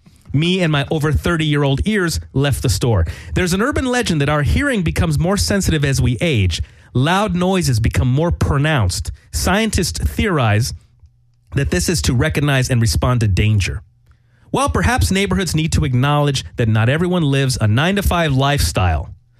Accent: Los Angeles, California, United States; So I was born and raised in Los Angeles

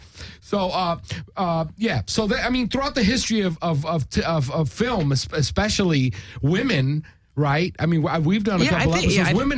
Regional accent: New York, United States; I mean, from what I know, I'm a New Yorker

